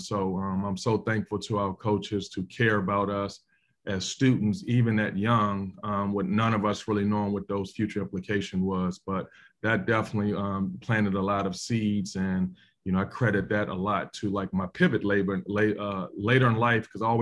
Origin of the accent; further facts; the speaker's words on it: Washington, District of Columbia, United States; So I grew up in Washington, D.C. in the inner city, specifically the Clifton Terrace projects, really notorious for crime and drugs.